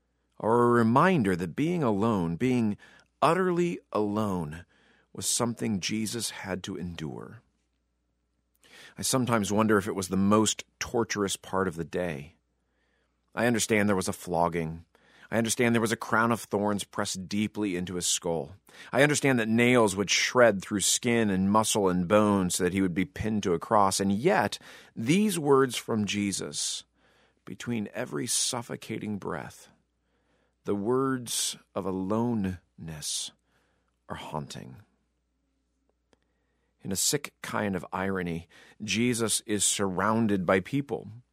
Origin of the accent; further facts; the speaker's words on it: Colorado, United States; Growing up in Colorado and spending weekends in the Rocky Mountains gave me plenty of opportunities to be alone